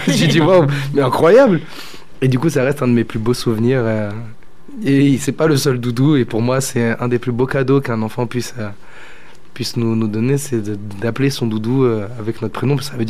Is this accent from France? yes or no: yes; Île-de-France, France; Quand je suis arrivé, parce que je viens de Paris, donc dans le 95, et je suis arrivé à Figeac